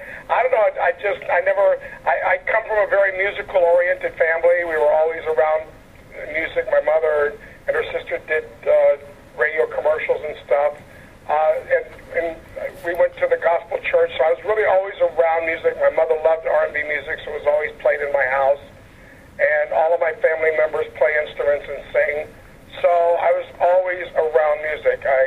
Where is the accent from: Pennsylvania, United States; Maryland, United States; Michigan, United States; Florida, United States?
Florida, United States; Miami; born there; I was born in Miami, Florida.